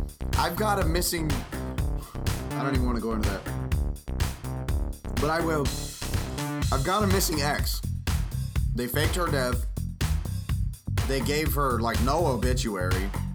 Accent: the South, United States; I come from the South, man. I was taught to have, how do you say, integrity.

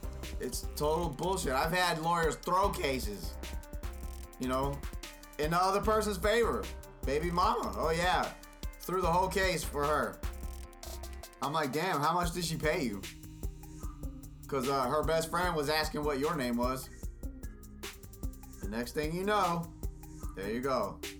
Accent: Texas, United States; I'm from Texas, and faggy and faggot mean a whole different thing.

